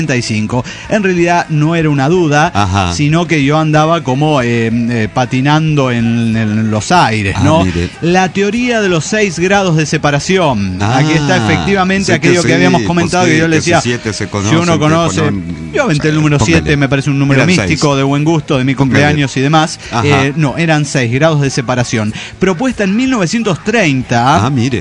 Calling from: Celaya, Guanajuato, Mexico; de Celaya, Guanajuato.

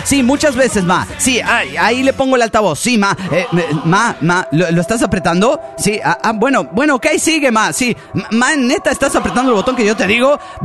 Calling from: La Merced, Argentina; de la Merced, Argentina.

